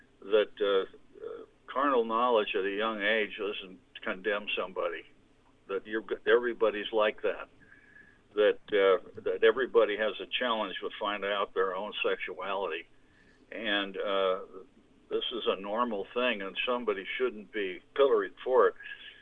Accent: San Francisco, California, United States; I didn't grow up in San Luis Obispo. I grew up in the San Francisco area. I went to college at Cal Poly.

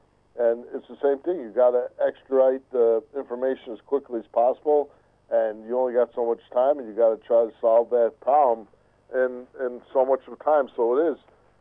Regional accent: Chicago, Illinois, United States; I grew up in Chicago in the 1960s, and it was, you know, obviously a very rough time.

